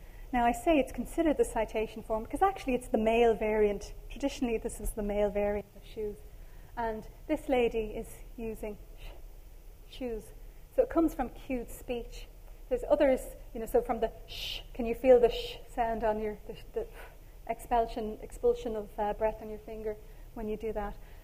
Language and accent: English; Dublin, Leinster, Ireland; I grew up in Cabra, so the Schools for the Deaf were literally just up the road from me.